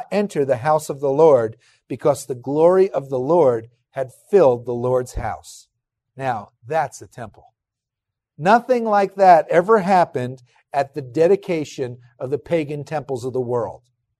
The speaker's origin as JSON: {"language": "English", "region": "New Jersey", "country": "United States", "tie": "born or raised there", "said": "In my whole life, I grew up in New Jersey. I didn't see any bulls."}